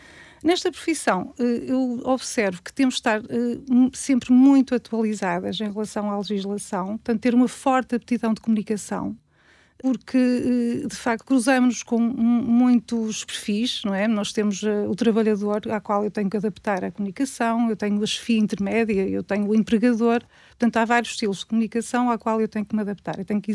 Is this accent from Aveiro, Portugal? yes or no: yes; São João da Madeira, Aveiro, Portugal; sou natural de São João da Madeira